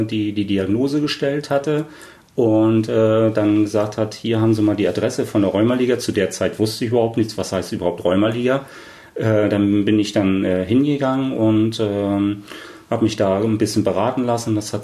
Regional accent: East Germany, Germany; einmal der Quotenmann als Mann und dann halt eben als Ossi, dann halt eben auch der Quoten-Ossi, ne?

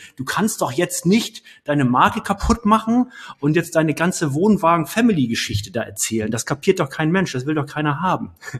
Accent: Hamburg, Germany; jetzt bin ich gerade in Hamburg, in meiner alten Heimat, dort, wo ich geboren und aufgewachsen bin.

